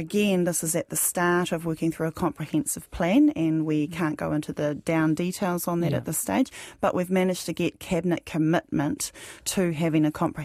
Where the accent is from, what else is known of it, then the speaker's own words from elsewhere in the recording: Hokianga, Northland, New Zealand; also born or lived in Manurewa; I'm from Hokianga and Manurewa. Those are issues in both of my communities.